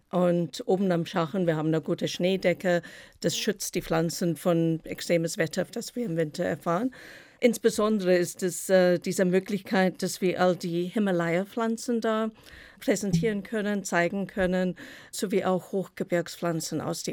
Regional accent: Copperbelt Province, Zambia; also born or lived in South Africa; Ja, ich bin im Sambia auf dem Kupfergürtel geboren und teils dort groß geworden und teils in Südafrika, weil in Südafrika, da kommen meine Eltern her und ich war dann im Internat in Johannesburg. Und habe später dann im Kapstadt Gartenbau gelernt.

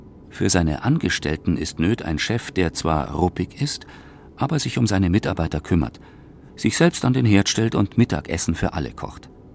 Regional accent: Würzburg, Bavaria, Germany; now in Munich, Germany; Geboren in Unterfranken, aufgewachsen in Würzburg. In den 70er Jahren nach München gekommen, direkt in den Euro-Industriepark.

